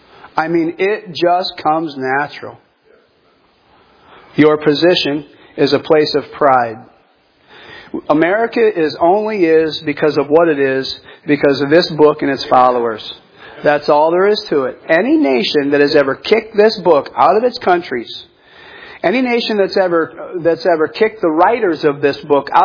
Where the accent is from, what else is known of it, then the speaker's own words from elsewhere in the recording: Iowa, United States; And of all things, he was born down in Iowa. I'm from Iowa.